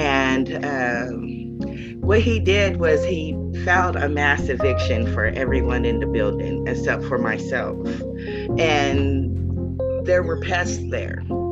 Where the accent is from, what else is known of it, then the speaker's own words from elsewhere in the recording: Indiana, United States; We're from Southern Indiana. We live by a levee.